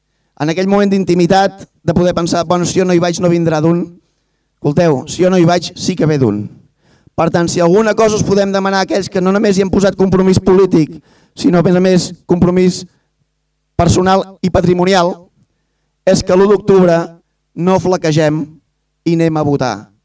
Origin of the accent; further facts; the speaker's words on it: Catalonia, Spain; Nosaltres som el Parlament de Catalunya, el govern de Catalunya, la resta d'institucions legals i pròpies de Catalunya i el poble de Catalunya, que complim lleis nostres fetes amb llengua nostra.